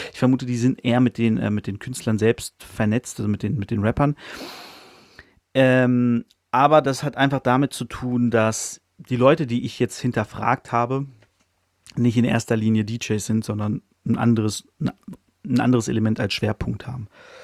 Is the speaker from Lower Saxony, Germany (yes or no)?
yes; Hanover, Lower Saxony, Germany; heute soll es um meine Heimatstadt gehen, Hannover. Hier bin ich aufgewachsen, hier bin ich groß geworden, hier lebe ich schon mein ganzes Leben.